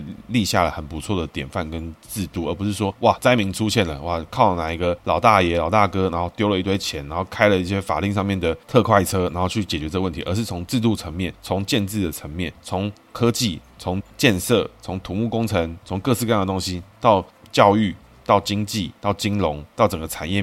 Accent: Taiwan; 就是我们台湾人就是住在这个地方，我们知道这里有地震

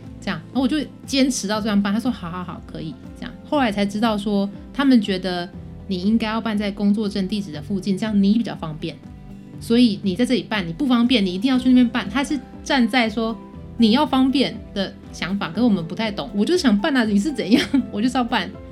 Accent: Taiwan; now in Thailand; 因为我在那边工作，所以我说来自台湾

